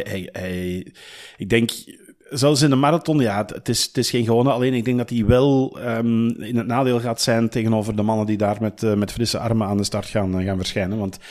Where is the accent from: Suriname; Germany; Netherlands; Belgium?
Belgium; Ja, en wij hebben dan als Belgen, we hadden er maar 1 aan de start